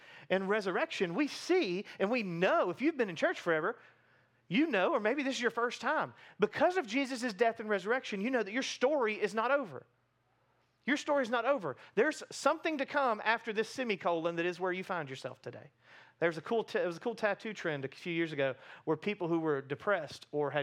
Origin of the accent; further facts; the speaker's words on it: Columbus, United States; When I tell people that I grew up with in Columbus that I'm a pastor now